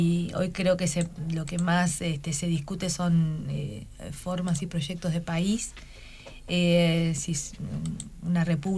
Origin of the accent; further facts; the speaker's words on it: Chajarí, Entre Ríos, Argentina; Yo vengo de un lugar de la provincia de Entre Ríos. Yo soy de Chajarí. Está dentro de una de las economías regionales más importantes de la provincia